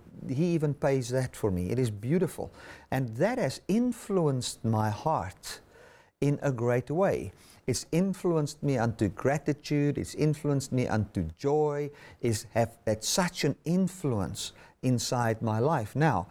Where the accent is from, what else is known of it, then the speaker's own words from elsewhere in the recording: Sabie, Mpumalanga, South Africa; I grew up in Mpumalanga and Sabi in the old Eastern Transvaal, and just amongst mountains and streams and all those kind of things.